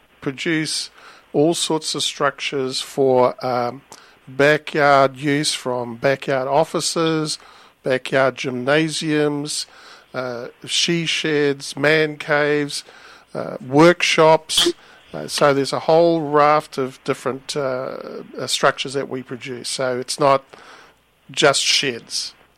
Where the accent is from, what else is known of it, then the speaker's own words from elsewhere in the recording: New Zealand; New Zealand.